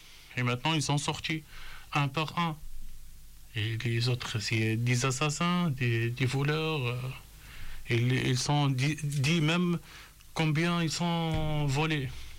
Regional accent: Algeria; Nous, chez nous en Algérie, c'est les généraux qui décident

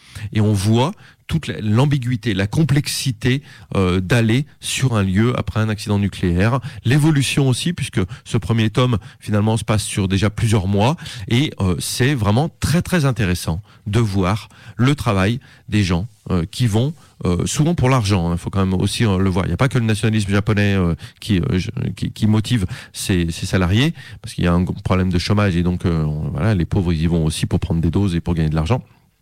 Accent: France; que nous en tant que Français on a du mal à dire

